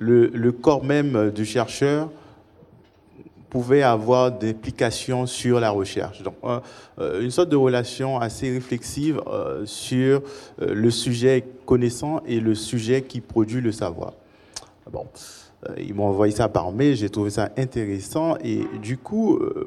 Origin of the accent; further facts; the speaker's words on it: Haiti; moved away as an adult; now in Paris, France; il faut que je rappelle peut-être que je suis haïtien et je conduis mes recherches ici à Paris.